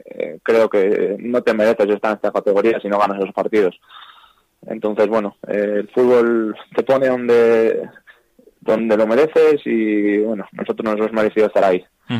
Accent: Laredo, Cantabria, Spain; el Laredo siempre va a estar ahí. Para mí es el equipo de mi pueblo

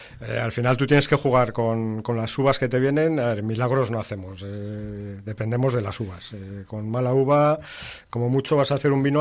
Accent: San Sebastián, Basque Country, Spain; born or raised there; moved away as an adult; also born or lived in La Rioja

